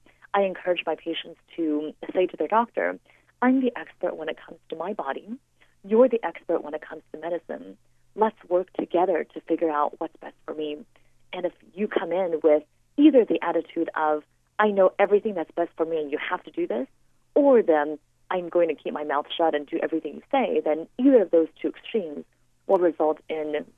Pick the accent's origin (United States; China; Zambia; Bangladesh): China; I was born in China. When I was growing up, there was healthcare available for all.